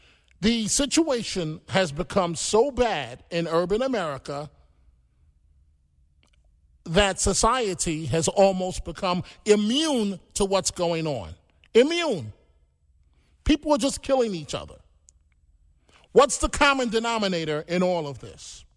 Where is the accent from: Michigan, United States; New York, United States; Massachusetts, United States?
New York, United States; New York City; In Parkchester, I grew up in the Bronx.